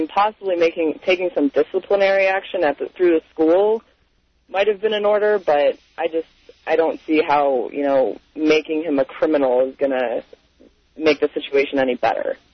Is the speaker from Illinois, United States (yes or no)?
yes; Cary, Illinois, United States; now in Broomfield, United States; I grew up in Cary, Illinois, and I graduated from Cary Grove High School.